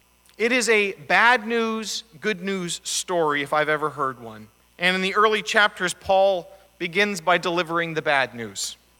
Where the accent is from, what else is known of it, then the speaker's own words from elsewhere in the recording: Manitoba, Canada; And I grew up in Manitoba on a farm, and growing up in the prairies, there was one part of winter that I always looked forward to.